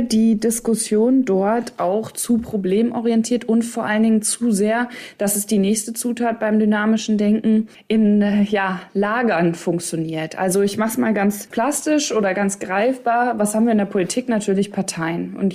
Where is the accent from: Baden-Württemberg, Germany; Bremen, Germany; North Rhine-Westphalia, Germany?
North Rhine-Westphalia, Germany; Ich komme ja aus Ostwestfalen, Lippe, also OWL.